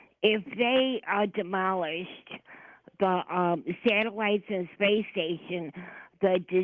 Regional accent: United States; I'm American

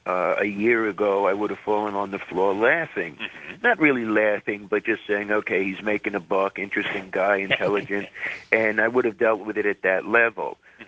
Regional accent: Bronx, New York, United States; born and raised in the Bronx and all this silliness.

